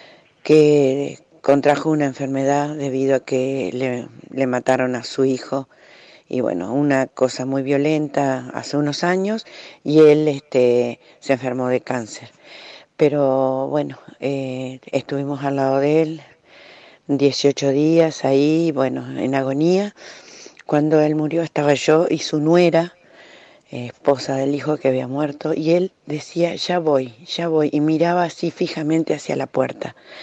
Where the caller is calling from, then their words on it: Victoria, Entre Ríos, Argentina; de Victoria, Entre Ríos.